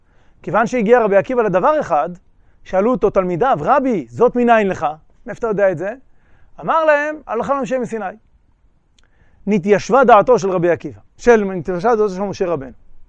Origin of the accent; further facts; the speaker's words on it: Northern District, Israel; אני גדלתי ברמת הגולן, במושב ברמת הגולן, והיה שם מתיחות מול סוריה, הרבה יותר מאשר היום